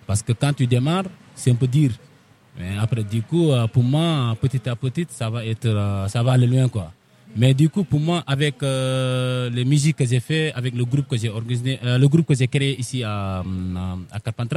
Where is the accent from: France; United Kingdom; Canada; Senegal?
Senegal; Casamance; born there; moi, je suis né en Sénégal